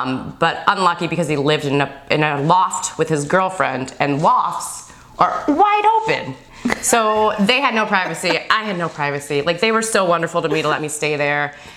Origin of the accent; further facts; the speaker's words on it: Bloomington, Illinois, United States; born there; moved away as an adult; also born or lived in Arizona; I was born in Bloomington, Illinois, which is 2 hours south of Chicago. Small little town. At the age of 18, I left it because it was cold and went to Arizona State for college.